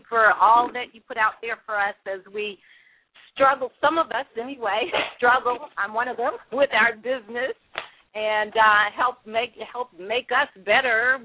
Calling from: Atlanta, Georgia, United States; I'm calling from Atlanta.

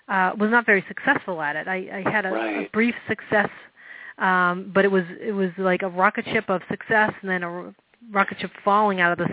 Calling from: Keene, New Hampshire, United States; I am calling from Keene, New Hampshire.

